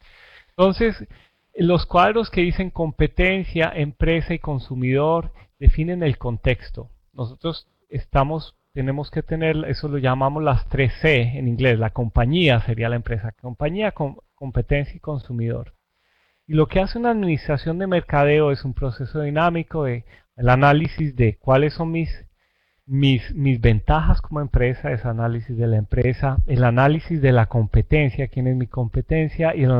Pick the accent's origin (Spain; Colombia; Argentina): Colombia; Yo soy colombiano y nací en una zona cafetera. Mi familia es cafetera.